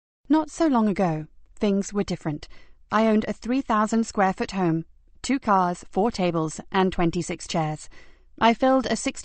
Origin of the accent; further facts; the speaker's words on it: Provence-Alpes-Côte d'Azur, France; I grew up in the Provence region of France, in a cookie-cutter home on a cul-de-sac